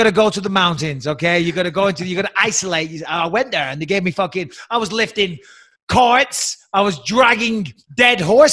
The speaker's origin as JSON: {"language": "English", "region": "England", "country": "United Kingdom", "said": "I'm English."}